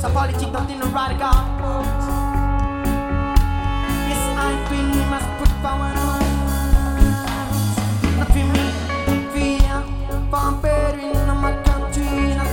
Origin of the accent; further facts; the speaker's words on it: Clermont-Ferrand, Auvergne-Rhône-Alpes, France; nous on vient de Royan, on est de Clermont-Ferrand, originaire de Clermont-Ferrand, mais ce matin on était en Royan